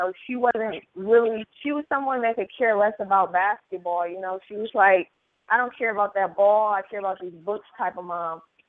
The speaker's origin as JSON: {"language": "English", "town": "Oakland", "region": "California", "country": "United States", "tie": "born or raised there", "said": "It pretty much talks about me growing up in Oakland, California"}